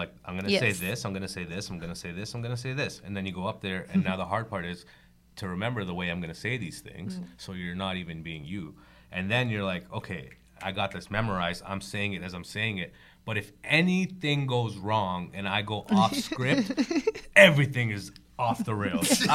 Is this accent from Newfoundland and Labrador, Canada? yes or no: no; Toronto, Ontario, Canada; We grew up in Rexdale, but my parents moved out to Brampton right around that time when I started comedy. So I was like, I had no friends in Brampton. I had nobody in Brampton. All my people were in Toronto.